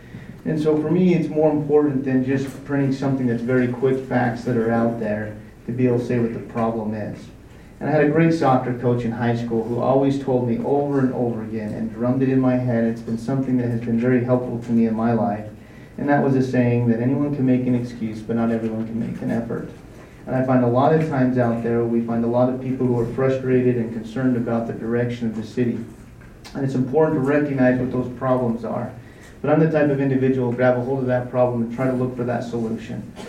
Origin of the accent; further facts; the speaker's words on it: American Fork, Utah, United States; I was born and raised here in American Fork. I grew up on a small street in town called King Street, and I have a lot of passion and love for that street and that neighborhood.